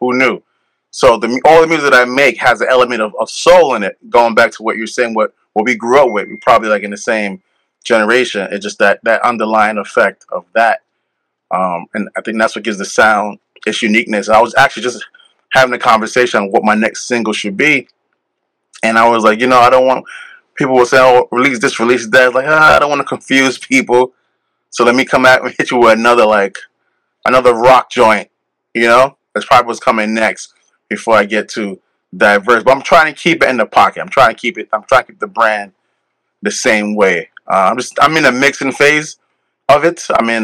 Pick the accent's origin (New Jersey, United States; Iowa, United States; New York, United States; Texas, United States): New York, United States; Brooklyn; born there; My mother's from Curacao. My dad's from the island of Dominica. I was born in Brooklyn.